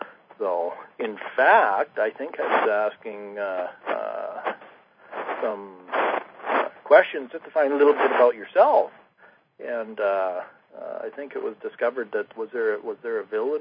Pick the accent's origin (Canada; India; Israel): Canada; British Columbia; I was actually born and raised on Vancouver Island, as my father was as well, and we actually lived, we neighbored a reserve. We lived in an area called West Home. We lived right beside the Halalt First Nations